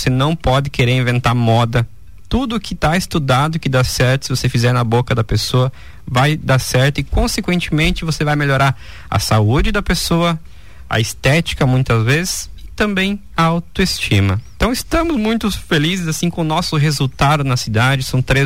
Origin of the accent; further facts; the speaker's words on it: Paraná, Brazil; now in Xaxim, Brazil; Eu e minha esposa somos os dentistas, nós viemos do Paraná.